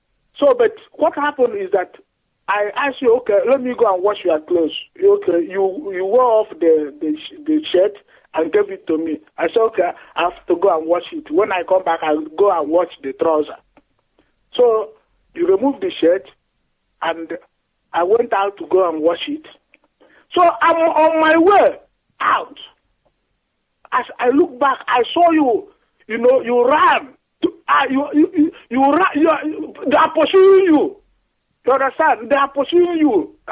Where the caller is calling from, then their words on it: Gothenburg, Västra Götaland, Sweden; I'm calling from Sweden, Gothenburg.